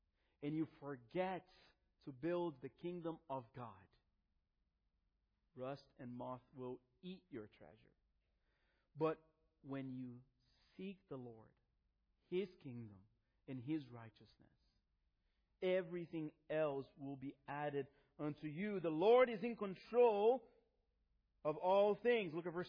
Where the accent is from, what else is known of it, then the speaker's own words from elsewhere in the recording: Brazil; Now, I grew up in Brazil in the 80s. 80s and early 90s.